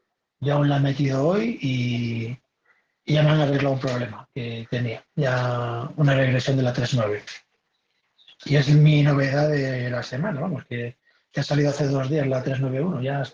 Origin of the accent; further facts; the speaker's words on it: Vigo, Galicia, Spain; now in Madrid, Spain; yo soy de Vigo, pero llevo viviendo en Madrid 20 años.